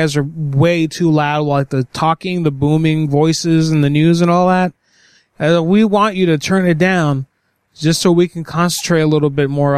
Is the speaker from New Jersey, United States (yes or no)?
no; Florida, United States; I'm from Florida. I'm not from here originally.